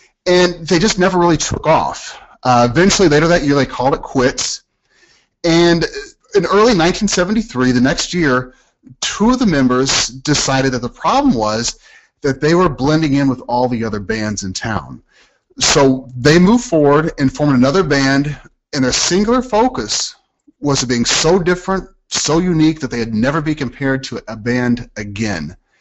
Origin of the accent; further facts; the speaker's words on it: Texas, United States; but I'm from Texas, so I'm using steak as an example here.